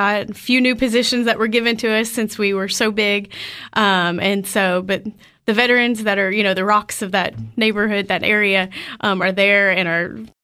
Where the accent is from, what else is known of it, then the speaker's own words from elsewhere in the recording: Clarksville, Tennessee, United States; I grew up in Clarksville